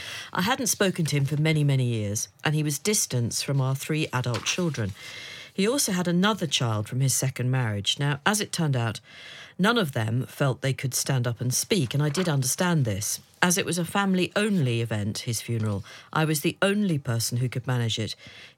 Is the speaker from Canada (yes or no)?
no; Australia; I'm Australian